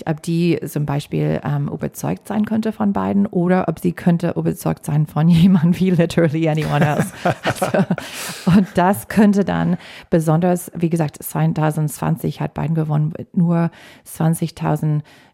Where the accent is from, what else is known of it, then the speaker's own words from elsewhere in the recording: Wisconsin, United States; German is a second language; now in Germany; Und diese Woche haben also 4 Bundesstaaten gewählt, inklusive mein Heimatstadt Wisconsin.